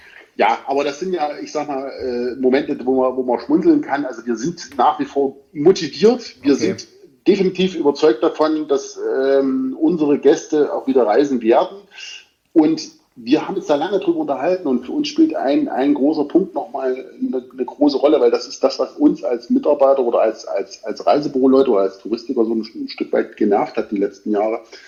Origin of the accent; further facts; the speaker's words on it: Bad Langensalza, Thuringia, Germany; das touristische Geschehen in meiner Heimat, in der schönen Stadt von Bad Langensalza